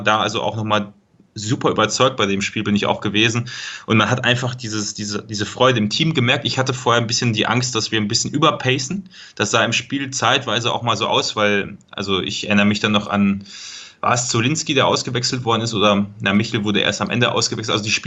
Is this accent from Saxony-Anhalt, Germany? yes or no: no; Paderborn, North Rhine-Westphalia, Germany; ich bin 22 Jahre alt, gebürtiger Paderborner. Mittlerweile ja, arbeiten im Osten Deutschlands und studieren im Süden Deutschlands.